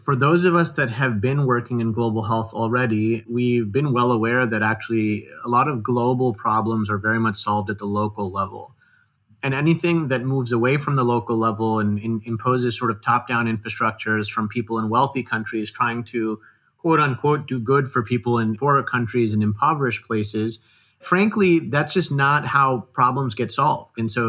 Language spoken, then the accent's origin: English; India; born there; I'm Indian of background. I was born in India. I go back there often.